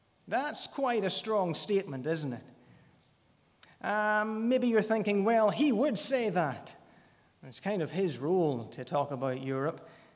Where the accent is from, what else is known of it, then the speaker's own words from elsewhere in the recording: Ballymoney, Northern Ireland, United Kingdom; I'm from Ballymoney. I'm married.